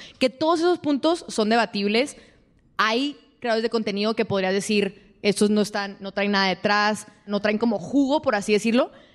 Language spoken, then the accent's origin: Spanish; El Paso, Texas, United States; me estoy a punto de graduar, me regreso a El Paso, de donde soy